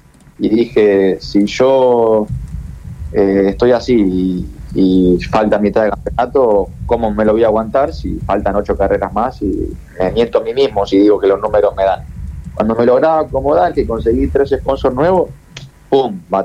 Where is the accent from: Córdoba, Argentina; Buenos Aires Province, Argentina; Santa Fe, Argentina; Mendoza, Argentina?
Córdoba, Argentina; Marco Polo; La realidad es que yo soy de Marco Polo, provincia de Córdoba